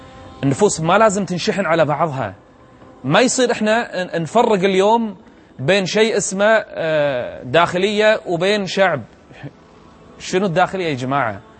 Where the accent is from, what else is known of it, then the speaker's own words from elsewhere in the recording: Kuwait; النعم الموجودة عندنا بالكويت